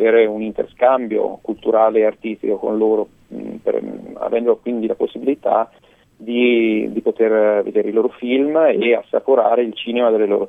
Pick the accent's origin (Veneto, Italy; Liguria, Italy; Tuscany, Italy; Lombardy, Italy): Veneto, Italy; Verona; io sono originario di Verona, poi mi sposto spesso a Roma, ovviamente per lavoro, ho molti contatti là cinematografici e abito anche a Roma